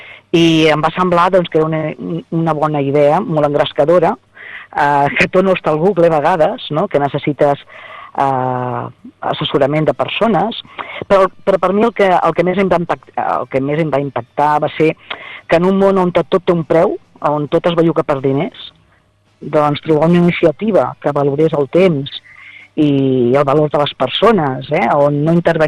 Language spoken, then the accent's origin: Catalan; Barcelona, Catalonia, Spain; No, jo sóc del Poble Nou.